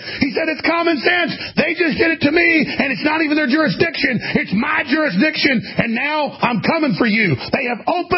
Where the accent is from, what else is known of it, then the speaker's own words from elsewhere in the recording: United States; just at an instinctive level as an American, as just a father, as a businessman, as a journalist